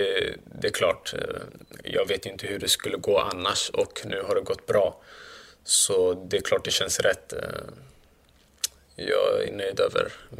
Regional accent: Solna, Stockholm County, Sweden; Med tanke på att jag är född i Solna, uppväxt i Solna och har spelat

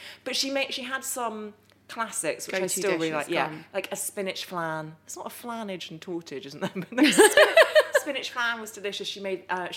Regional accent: Epsom, South East England, United Kingdom; Grew up in Epsom, was born in Epsom, spent the first 4 years of my life there. I'm half Swiss, so my mother's originally from Switzerland.

